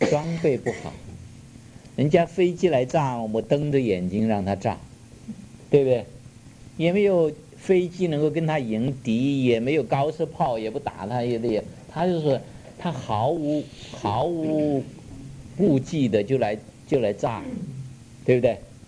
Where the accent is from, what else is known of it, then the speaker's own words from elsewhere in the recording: China; 所以我们中国人有一句话说，虎背什么腰啊？